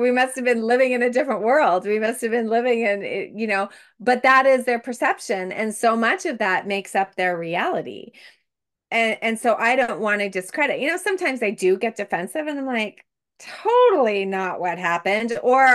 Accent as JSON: {"language": "English", "town": "Montreal", "region": "Quebec", "country": "Canada", "tie": "born or raised there", "said": "I grew up in Montreal. Let me tell you, Montreal is bad for winter."}